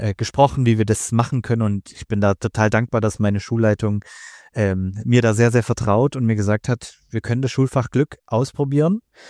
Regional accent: Afghanistan; German is a second language; now in Germany; Wir sind ja als geflüchtete Menschen aus Afghanistan hergekommen und sind mit anderen zusammen geflohen, die es einfach nicht geschafft haben hierher.

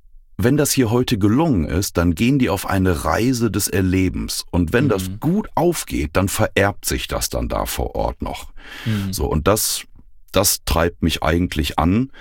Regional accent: Dortmund, North Rhine-Westphalia, Germany; ich bin hier in Dortmund auch groß geworden, bei uns in der Baptistengemeinde, Christuskirche hier.

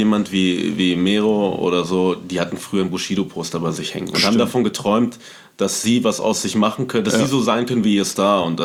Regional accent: Paderborn, North Rhine-Westphalia, Germany; Ich kannte die noch damals aus Paderborn, einer Hip-Hop-Hochburg zu der Zeit, wo ich herkomme

